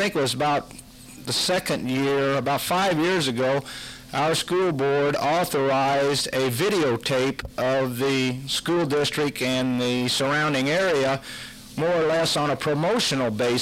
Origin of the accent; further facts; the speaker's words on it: Yates City, Illinois, United States; I was born and raised in Yates City, Illinois, so it's not that far away